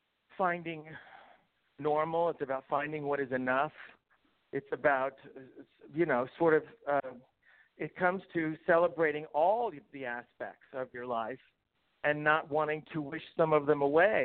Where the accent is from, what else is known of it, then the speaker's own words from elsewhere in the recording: Bible Belt, United States; there's childhood stuff growing up in the Bible Belt.